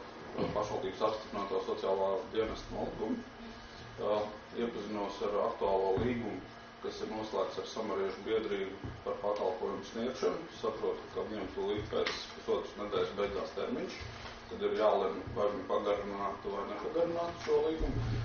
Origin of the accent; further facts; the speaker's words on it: Talsi, Talsi Municipality, Latvia; Esmu dzimis un augstas Talsos.